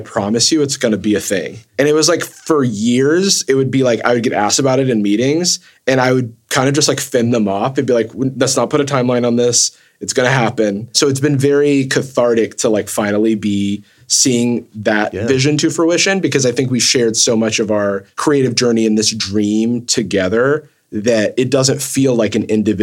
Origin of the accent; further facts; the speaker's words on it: Florida, United States; very much like me growing up in Florida in a predominantly black neighborhood, not really having any white friends till I was like 12 and then still sounding like this.